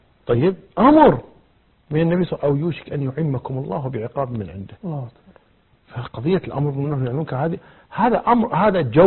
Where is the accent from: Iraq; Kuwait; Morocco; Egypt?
Kuwait; الآن حتى عندنا في الكويت